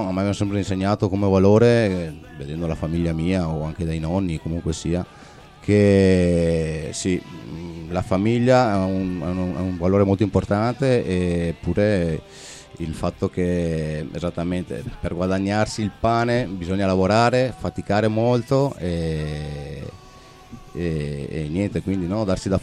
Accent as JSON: {"language": "Italian", "town": "Castelfranco Veneto", "region": "Veneto", "country": "Italy", "said": "il mio paese si chiama Castelfranco Veneto, è un piccolo paesello di 30.000 persone più o meno, sì, della provincia di Treviso."}